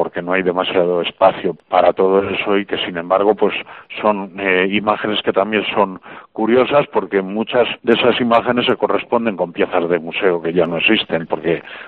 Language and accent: Spanish; Castilla-La Mancha, Spain; Somos castellanos, hablamos un buen castellano, pero bueno, creo que estas variantes, pues no está mal que se recojan, ¿no?